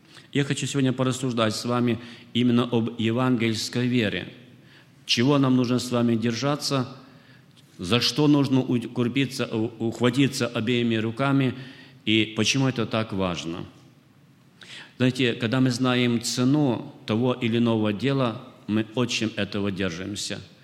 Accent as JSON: {"language": "Russian", "region": "Chișinău", "country": "Moldova", "said": "Я сам из Кишинева, из Молдавии."}